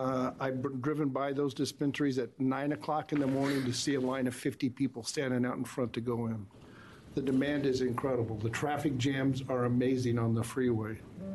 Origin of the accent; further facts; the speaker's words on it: Vale, Oregon, United States; For the record … I'm from Vail, Oregon.